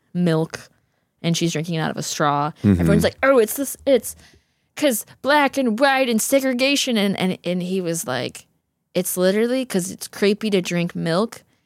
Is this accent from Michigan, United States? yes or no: no; Wisconsin, United States; I'm from Wisconsin.